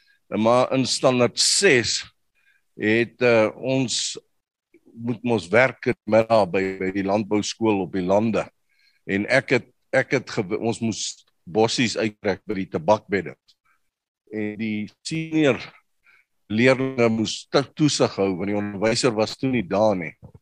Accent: Pretoria, Gauteng, South Africa; also born or lived in Warmbad; Nee, ek is in Warmbad gebore. Drie broers. Ons is drie broers. Daar gebly vir 'n paar jaar en toe is ons Pretoria toe.

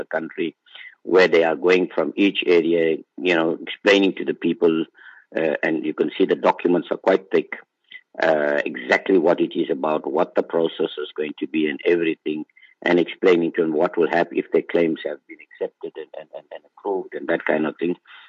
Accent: South Africa; born there; I'm a Indian born in South Africa.

